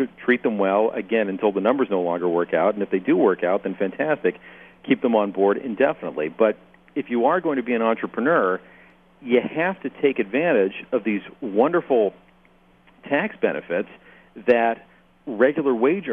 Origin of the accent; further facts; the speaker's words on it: Canada; Well, part of it is for me growing up in Canada, I swore I was going to go the rest of my life without seeing a snowflake.